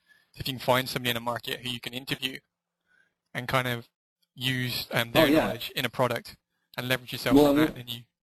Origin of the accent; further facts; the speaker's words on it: United Kingdom; I'm British and proud of it, despite the crazy accent I have.